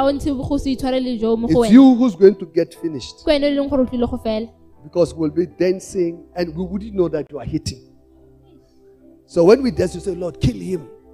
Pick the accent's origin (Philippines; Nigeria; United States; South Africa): South Africa; I am a South African.